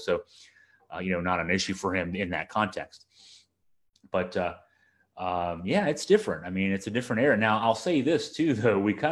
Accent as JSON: {"language": "English", "town": "Staunton", "region": "Virginia", "country": "United States", "tie": "born or raised there", "said": "My hometown, which is one town over, Stanton, Virginia, has a recreation of the Globe Theater, the Blackfriars Playhouse American Shakespeare Center."}